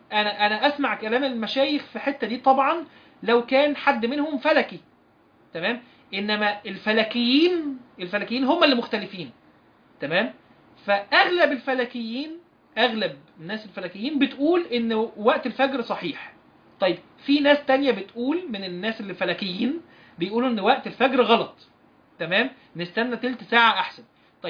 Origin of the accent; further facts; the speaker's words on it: Morocco; انا من المغرب واحنا عندنا ليلة 26، احنا كده.